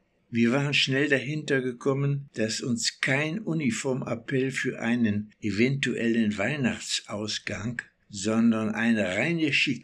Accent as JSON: {"language": "German", "town": "Mülheim", "region": "North Rhine-Westphalia", "country": "Germany", "tie": "born there", "said": "Ich bin 94 Jahre alt, in Mülheim geboren."}